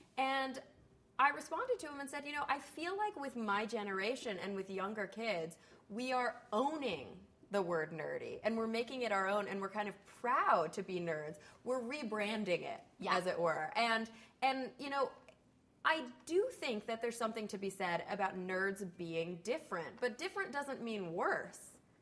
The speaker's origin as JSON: {"language": "English", "town": "Plano", "region": "Texas", "country": "United States", "said": "And which is funny because I'd say I'm from Dallas, but it's kind of disingenuous because I'm from Plano."}